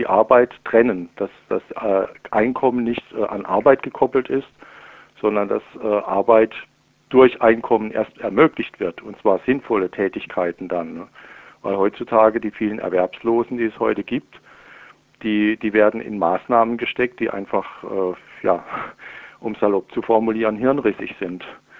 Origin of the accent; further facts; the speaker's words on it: Freiburg, Baden-Württemberg, Germany; Das ist ein Treffpunkt in einem Stadtquartier meiner Heimatstadt Freiburg hier.